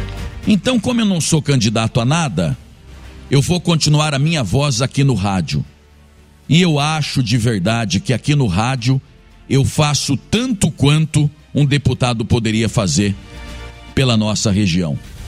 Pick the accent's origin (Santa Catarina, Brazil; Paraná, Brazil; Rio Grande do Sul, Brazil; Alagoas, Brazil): Paraná, Brazil; defender o meu povo, meu Paraná, a minha região metropolitana, a minha terra vermelha. A nossa terra aqui não é branca. A nossa terra não é arenosa, a nossa terra é o barro vermelho.